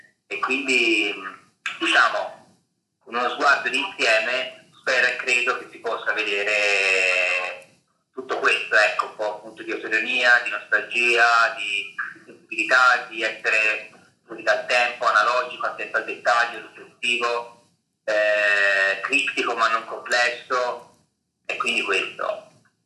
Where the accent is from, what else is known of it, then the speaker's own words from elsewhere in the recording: Bologna, Emilia-Romagna, Italy; vengo da Bologna e diffido un po' dalla parola cantautore